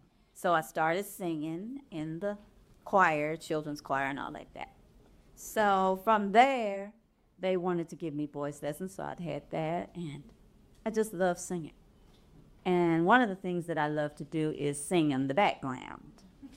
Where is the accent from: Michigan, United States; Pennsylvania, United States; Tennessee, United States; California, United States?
Tennessee, United States; Memphis; I was born here on Beale Street. Yes.